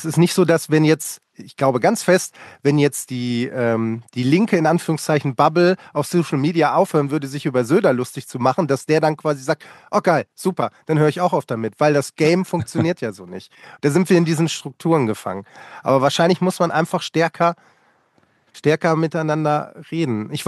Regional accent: North Rhine-Westphalia, Germany; also ich bin aufgewachsen in der Nähe vom Ruhrgebiet, deswegen kommt jetzt so ein schräger Vergleich.

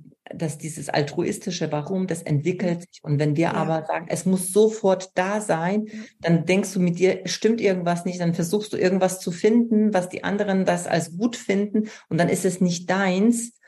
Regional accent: Poland; German is a second language; moved away; also born or lived in United States; ich bin aus Polen gekommen, habe eine neue Sprache gelernt. Ich bin nach USA gegangen ohne Englisch, habe dann Sprache gelernt.

